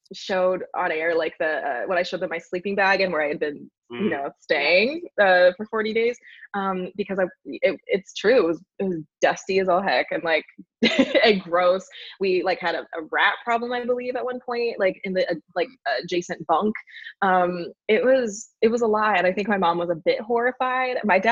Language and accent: English; Indianapolis, Indiana, United States; I, you know, did a few like dinner theaters around my local like Indianapolis, Indiana like area.